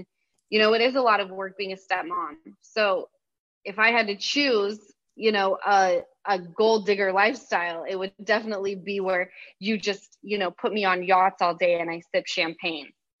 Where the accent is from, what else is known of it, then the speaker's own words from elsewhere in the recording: Utah, United States; You know, like … from Utah.